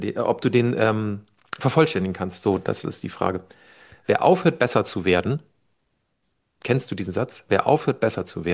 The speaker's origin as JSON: {"language": "German", "town": "Frankfurt", "region": "Hesse", "country": "Germany", "said": "wo kommen Sie denn her? Und ich sage, ja, aus Frankfurt."}